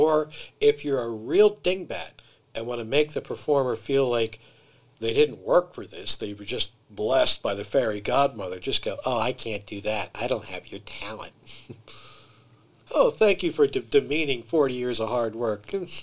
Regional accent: Philadelphia, Pennsylvania, United States; because where I grew up in Philly, you had to look tough.

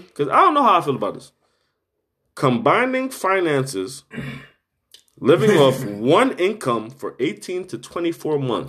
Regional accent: Jamaica; So in West Indian culture, mm-hmm. I'm Jamaican.

